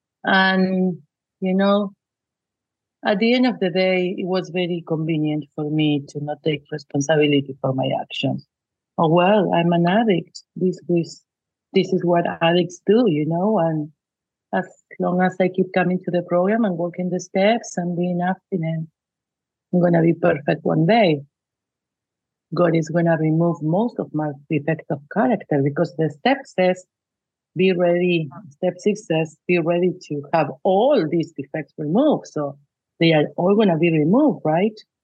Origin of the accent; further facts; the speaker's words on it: Argentina; I'm not going to disguise behind the cultural or the nationality, but I am from Argentina.